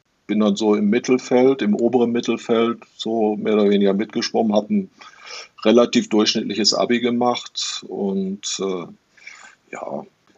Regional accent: North Rhine-Westphalia, Germany; Das war 1970 und ich bin damals in Nordrhein-Westfalen zur Schule gegangen, aufs Gymnasium

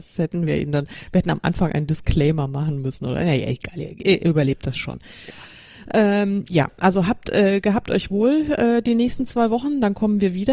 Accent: Munich, Bavaria, Germany; ich war wirklich richtig weit weg in München

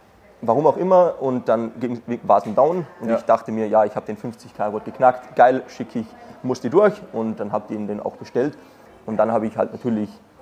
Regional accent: Austria; 22 Jahre jung, komme aus Österreich, aus dem letzten Dorf mit 1000 Einwohnern. Deswegen verzeiht mir auch bitte den einen oder anderen Versprecher, denn der Dialekt sitzt komplett tief.

